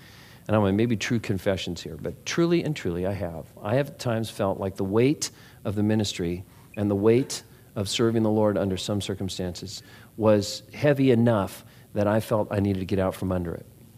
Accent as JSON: {"language": "English", "region": "California", "country": "United States", "said": "And we're from Orange County. I'd never seen a deer."}